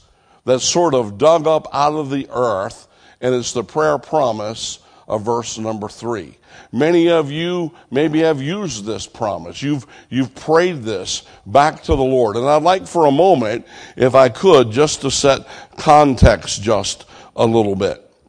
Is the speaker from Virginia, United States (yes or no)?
yes; Winchester, Virginia, United States; I come from Winchester, Virginia, and it's on the top of Interstate 81.